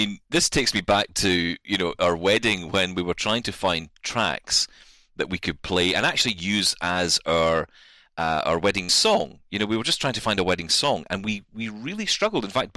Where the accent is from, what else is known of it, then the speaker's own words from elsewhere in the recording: Glasgow, Scotland, United Kingdom; either growing up in Glasgow or frankly anywhere in the world, your mum and dad might mollycoddle you a little bit.